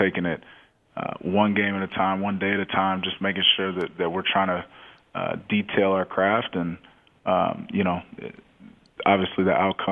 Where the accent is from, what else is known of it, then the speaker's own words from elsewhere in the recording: Austin, Texas, United States; I'm from Austin, Texas. We hunkered down in Austin, my family and I.